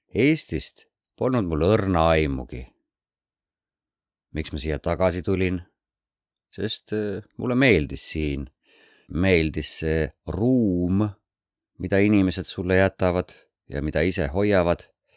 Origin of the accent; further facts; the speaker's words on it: Jeonju, North Jeolla, South Korea; Estonian is a second language; now in Estonia; ning ma tulin siia Lõuna-Koreast. Mu kodulinn Jeonju asub lõunas ning ta on umbes sama suur kui Tallinn, kuigi Koreas peetakse seda pigem väikseks.